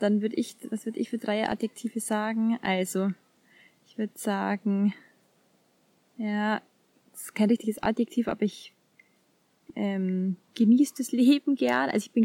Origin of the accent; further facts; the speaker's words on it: Kaufbeuren, Bavaria, Germany; now in Munich, Germany; ich komme aus Kaufbeuren im Allgäu, wie die Dani auch, meine Interviewerin. Und ich studiere gerade in München, studiere aber da schon seit 7 Jahren mittlerweile oder 6 Jahren